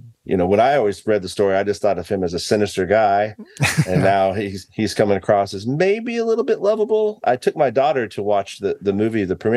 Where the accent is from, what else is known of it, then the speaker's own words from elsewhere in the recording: Fairfax, United States; I grew up in this town. I didn't even know any of this story until I was a teenager and just growing up in Fairfax.